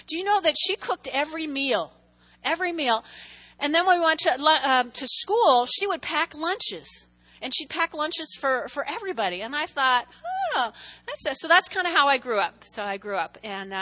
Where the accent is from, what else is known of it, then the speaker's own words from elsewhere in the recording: New Jersey, United States; I was raised in North Jersey. You know, on a clear night, you could see the George Washington Bridge.